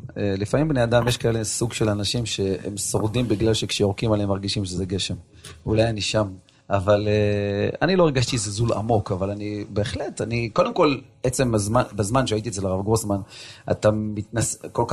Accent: Jerusalem, Jerusalem District, Israel; born or raised there

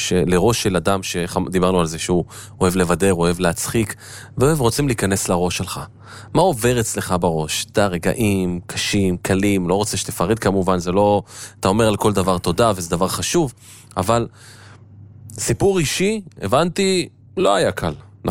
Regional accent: Tel Aviv, Tel Aviv District, Israel; אני תל אביבי, אני דרום תל אביבי.

